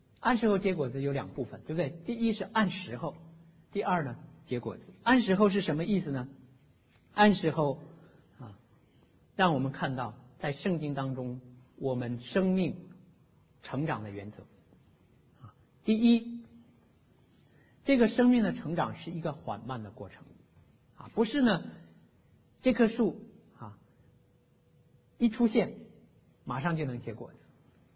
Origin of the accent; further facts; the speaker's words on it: China; 我们中国人喜欢讲人宜活，树宜死，听说过没有？